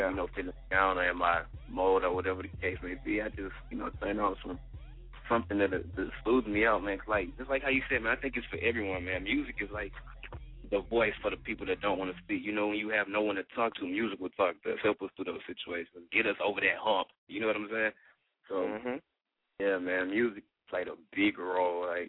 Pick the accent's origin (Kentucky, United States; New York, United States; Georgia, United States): Georgia, United States; Atlanta; now in Houston, United States; I'm from Atlanta, Zone 1, right here in Houston right now. I've been kind of, I guess you would say, kind of raised in Houston, man